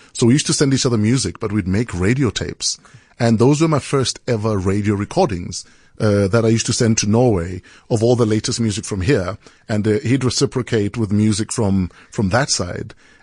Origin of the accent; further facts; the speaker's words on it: Botswana; I will not lie and say it wasn't. I mean, my parents were, you know, they went to good schools. My dad went to the University of Botswana.